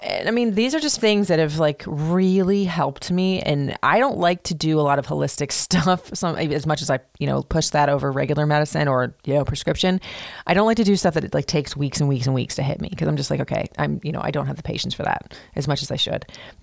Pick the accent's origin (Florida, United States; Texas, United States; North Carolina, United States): Florida, United States; growing up in Florida, my childhood when things weren't stressful and, well, they were, but whatever, that I would listen to either the ocean or the sound of the rain